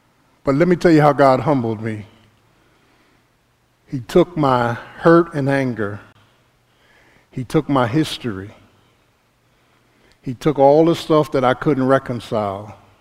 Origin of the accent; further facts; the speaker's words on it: Philadelphia, Pennsylvania, United States; I don't like tough guys because I grew up in South Philly. I know a tough guy when I see him.